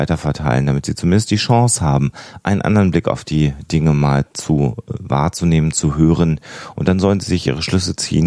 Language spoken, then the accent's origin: German; Minden, North Rhine-Westphalia, Germany; moved away as an adult; also born or lived in Münster; now in Hamburg, Germany; Ich komme aus Deutschland, ich lebe jetzt seit über 2 Jahren in Hamburg, habe davor 17 Jahre lang in Münster in Westfalen gewohnt und geboren bin ich im ostwestfälischen Minden, wo ich dann auch entsprechend die ersten 18 Jahre meines Lebens verbracht habe.